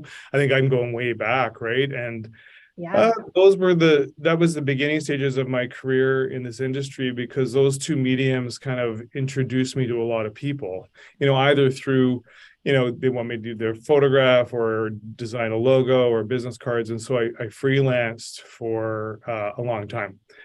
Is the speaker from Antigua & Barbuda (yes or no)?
no; Calgary, Alberta, Canada; moved away; And it's funny, I came from Calgary. That's where I started.